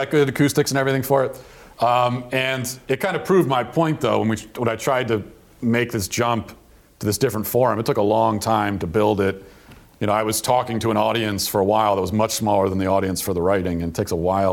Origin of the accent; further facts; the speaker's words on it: Baltimore, Maryland, United States; I'm from Maryland and from the kind of the Baltimore area.